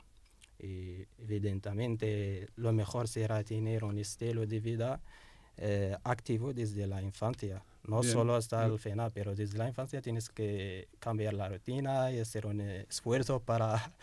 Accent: Kharkiv, Kharkiv Oblast, Ukraine; Spanish is a second language; Yo soy de Kharkiv.

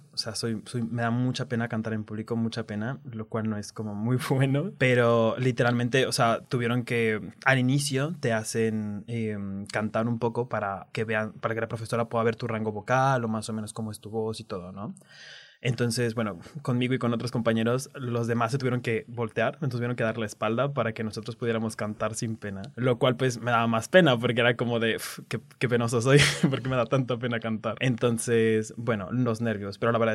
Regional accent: Mexico; moved away as an adult; now in Spain; Soy mexicano, estudié biología. Me mudé a España para hacer el máster, el doctorado.

